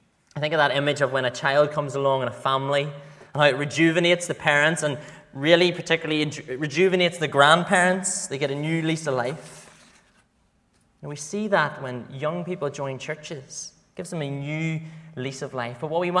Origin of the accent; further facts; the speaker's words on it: Lisburn, Northern Ireland, United Kingdom; I remember when I was growing up in Lisburn, a lot of my friends went to a church